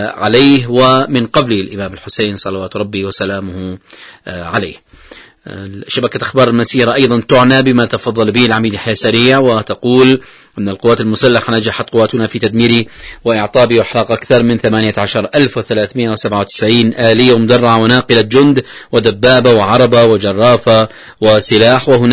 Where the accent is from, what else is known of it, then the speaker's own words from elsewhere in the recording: Yemen; التصدي والتحدي للعدوان على بلدنا اليمن